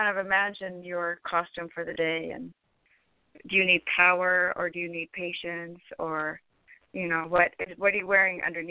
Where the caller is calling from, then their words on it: San Francisco, California, United States; I'm calling from San Francisco.